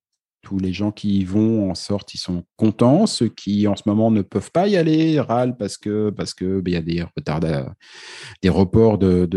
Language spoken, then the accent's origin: French; France; si on est français, on râle parce que nous, on râle, c'est notre truc.